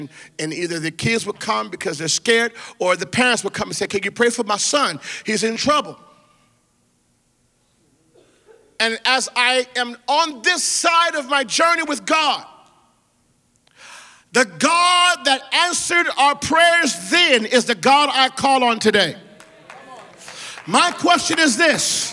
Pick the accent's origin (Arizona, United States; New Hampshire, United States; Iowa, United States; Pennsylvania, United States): Arizona, United States; Phoenix; I'm from Phoenix, Arizona, and it's hot all the time